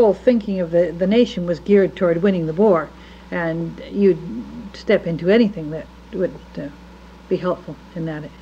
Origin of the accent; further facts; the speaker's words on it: Victoria, British Columbia, Canada; born there; I was born in Victoria in 1924.